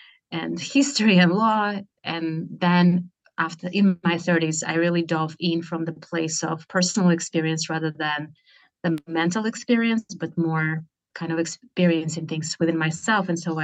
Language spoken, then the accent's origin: English; Russia; moved away as an adult; now in United States; I was brought up in Russia and moved to the United States when I was 21.